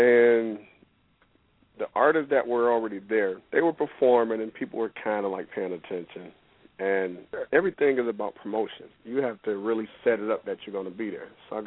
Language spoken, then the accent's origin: English; Detroit, Michigan, United States; That was here in Michigan. I'm from Detroit, Michigan, and that was here in the hometown.